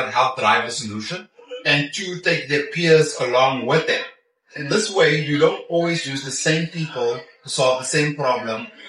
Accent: South Africa; Janice, I told you I'm from South Africa, yeah?

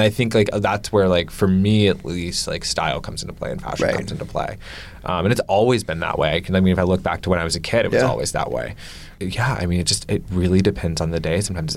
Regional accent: Atlanta, Georgia, United States; I grew up in Atlanta.

